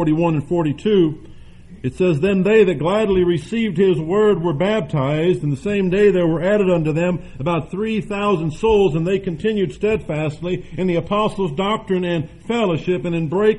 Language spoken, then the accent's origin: English; Detroit, Michigan, United States; I grew up in the Detroit area, and I grew up in the middle of a tremendous circle of fellowship.